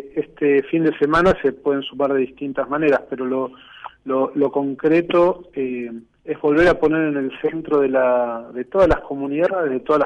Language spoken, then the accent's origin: Spanish; Argentina; nuestro pueblo, el pueblo que somos, el pueblo argentino.